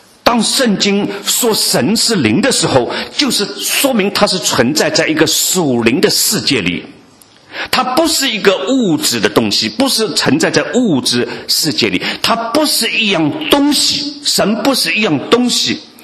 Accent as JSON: {"language": "Chinese", "country": "China", "said": "其实这个灵字在我们中国人的日常生活中是经常用的，我们中国人太熟悉这个灵了"}